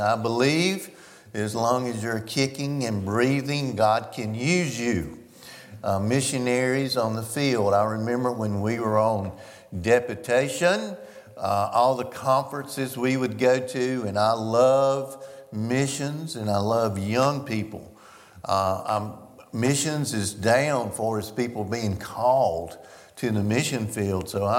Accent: the South, United States; we did a survey trip out west, and we grew up in the South.

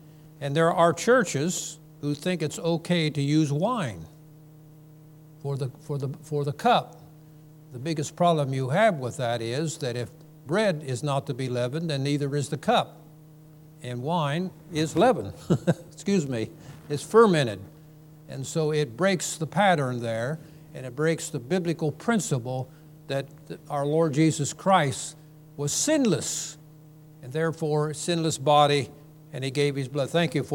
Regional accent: Ohio, United States; And I'm from Ohio, so now and then I slip and sing washed instead of washed, okay?

